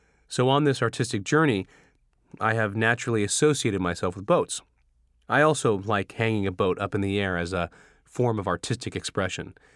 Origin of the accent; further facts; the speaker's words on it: Quanzhou, Fujian, China; My hometown is Quanzhou, a coastal city in Fujian province. It was the starting point of the Maritime Silk Road. As this place is near the sea, I have nurtured feelings about boats from a young age, seeing them as cradles.